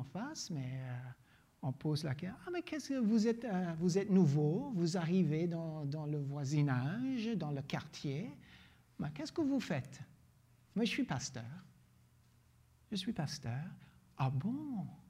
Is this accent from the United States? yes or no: yes; Louisiana, United States; now in Belgium; J'ai grandi en Louisiane, les jardins de l'un et l'autre, ça se touche.